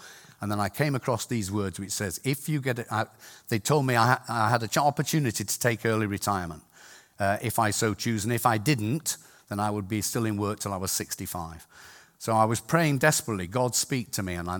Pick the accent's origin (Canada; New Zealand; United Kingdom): United Kingdom; Scotland; I tell jokes about Scots people all the time because I'm a Scot.